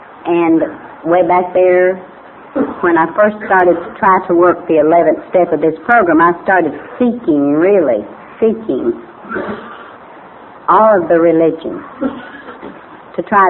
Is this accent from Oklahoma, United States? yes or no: yes; Oklahoma, United States; You see, I'm from Oklahoma, and Shawnee is a tribe. I live in Pottawatomie County, and that's a tribe. And I'm a Chickasaw